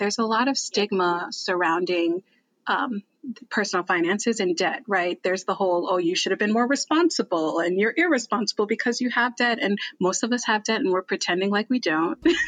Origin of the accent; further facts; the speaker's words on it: New Jersey, United States; also born or lived in New York; now in Texas, United States; So I was like, actually in New York before I moved down to Texas, but I'm from Jersey.